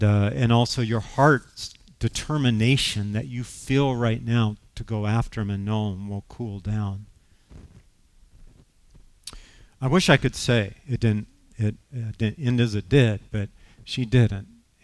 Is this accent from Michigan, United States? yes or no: no; San Jose, California, United States; And we grew up in San Jose, which is in the Bay Area, so I have to give you a picture. It's a valley.